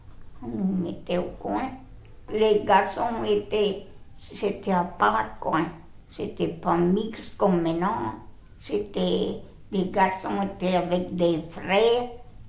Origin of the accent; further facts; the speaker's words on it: Dunkirk, Hauts-de-France, France; born there; je suis née à Dunkerque, j'ai 71 ans, j'ai deux garçons et cinq petits-enfants.